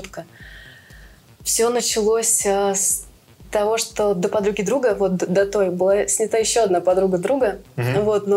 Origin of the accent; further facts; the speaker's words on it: Vladimir, Vladimir Oblast, Russia; Ну, потому что магазин во Владимир, я сама из Владимира.